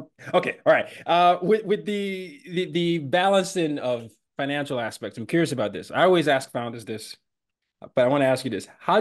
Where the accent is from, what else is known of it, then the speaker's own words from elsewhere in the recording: Nigeria; moved away; I'm an immigrant, I'm from Nigeria